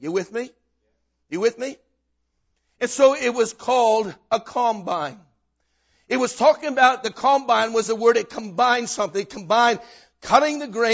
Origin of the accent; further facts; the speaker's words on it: Western Canada, Canada; You see, I grew up in Western Canada. Look, give me that bottle of water. See, I grew up in the prairie fields. Farmland.